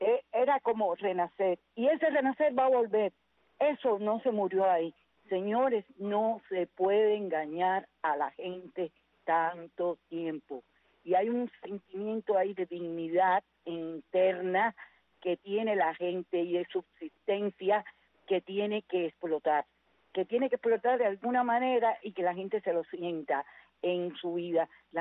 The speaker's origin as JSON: {"language": "Spanish", "country": "Cuba", "said": "somos cubanos todos, blancos, negros, chinos, jamaiquinos, que vivan en Cuba. Si nacimos ahí, vivimos ahí"}